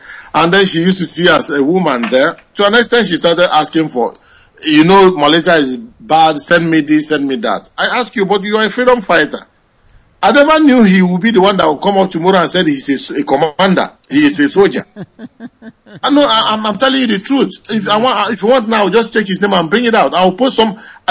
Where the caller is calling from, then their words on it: Dublin, Leinster, Ireland; I'm calling from Dublin, Ireland.